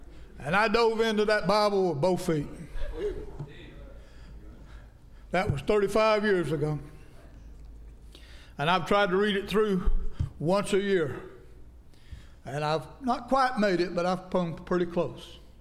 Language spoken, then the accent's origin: English; Greenville, Alabama, United States; I'm from Greenville, Alabama, originally. Greenville's right up the street from Annalusia, Alabama.